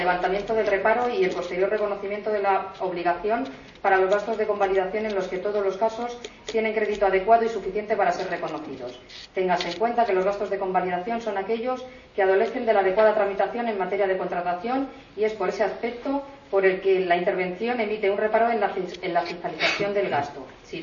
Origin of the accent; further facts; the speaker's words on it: Spain; como es el dicho que hay, que nosotros empleamos como buen español.